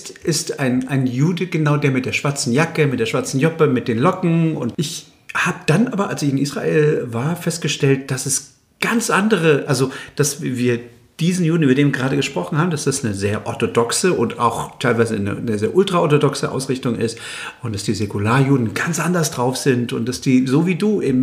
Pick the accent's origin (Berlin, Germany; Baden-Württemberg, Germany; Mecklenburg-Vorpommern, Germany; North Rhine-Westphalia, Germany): Berlin, Germany; Meine Eltern kommen zwar aus der ehemaligen Sowjetunion, aber für mich war Deutschland, vor allen Dingen Berlin, immer mein Zuhause. Ich sehe mich sogar mehr als Berliner als Deutscher.